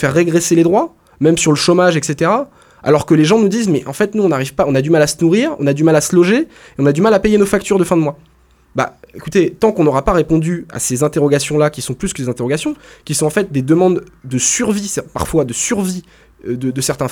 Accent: Plérin, Brittany, France; moi, je viens de Plérin.

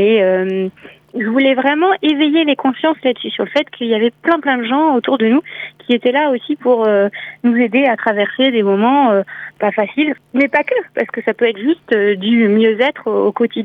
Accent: Brittany, France; born there; je suis revenue en Bretagne, parce que je suis née en Bretagne

